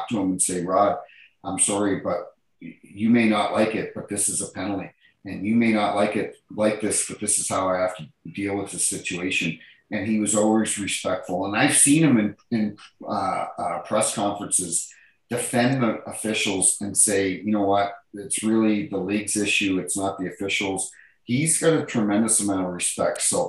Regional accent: New Brunswick, Canada; I grew up in New Brunswick, you know, small town.

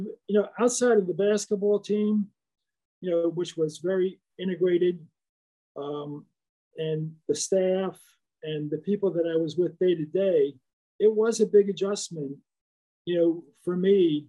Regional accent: New York, United States; moved away; But I'd be lying if I didn't say, you know, growing up in New York and moving to the South in 1972, you know, wasn't a huge adjustment.

